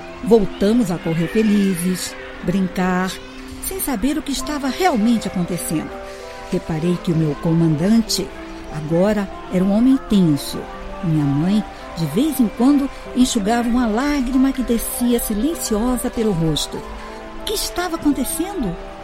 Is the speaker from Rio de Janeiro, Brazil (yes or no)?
yes; Niterói, Rio de Janeiro, Brazil; Quase toda a minha infância passei em Niterói, no Rio de Janeiro.